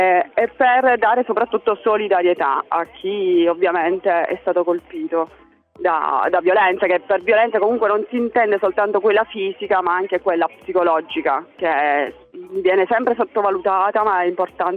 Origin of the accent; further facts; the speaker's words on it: Silvi, Abruzzo, Italy; io sono di Silvi